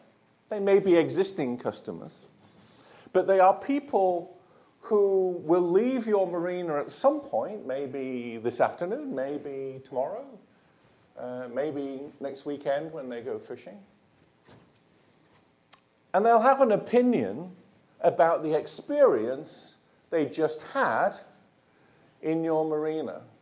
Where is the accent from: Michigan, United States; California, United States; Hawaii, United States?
California, United States; I'm from California. I got to promote.